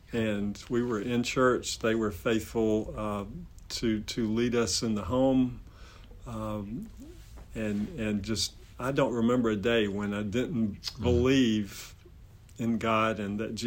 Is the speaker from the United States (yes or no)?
yes; North Augusta, South Carolina, United States; also born or lived in Anderson, United States; Well, I was born in Anderson in the upstate, and then grew up in North Augusta on the western border with Georgia, but on the Carolina side, Aiken County, South Carolina.